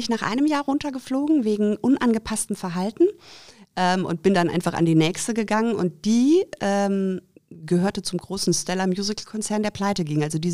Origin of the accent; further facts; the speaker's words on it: Schweinfurt, Bavaria, Germany; Bei mir war es so, also Schweinfurt, wo ich herkomme, ist eine Kleinstadt